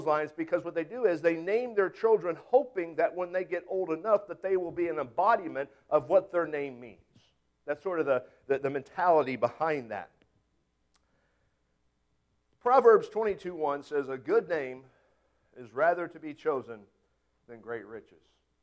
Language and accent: English; United States; can't you tell I'm from America?